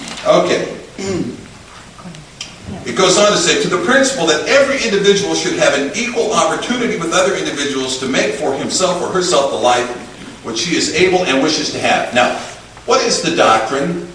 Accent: Alaska, United States; Now, as you've heard, I grew up in Alaska

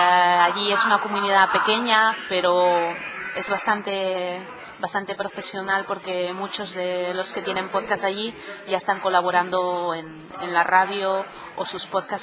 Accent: Barcelona, Catalonia, Spain; moved away as an adult; now in Lugo, Spain; No, yo nací en Barcelona, soy catalana y a los 25 años me vine a vivir aquí por motivos personales a Lugo, pero nací en Barcelona.

